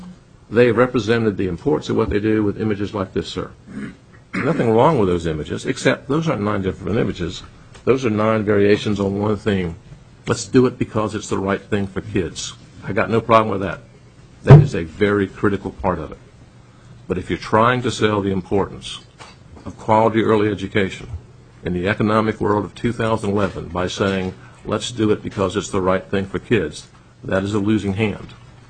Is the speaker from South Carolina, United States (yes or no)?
yes; Aiken, South Carolina, United States; When I was growing up in Aiken, South Carolina, my competition for future jobs was other places in the Carolinas, along the eastern seaboard, maybe out to Mississippi.